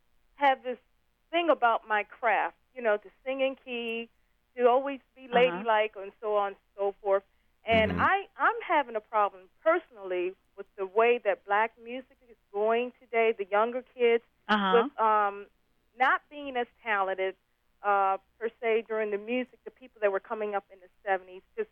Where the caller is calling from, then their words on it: Annapolis, Maryland, United States; I'm calling from Annapolis, Maryland.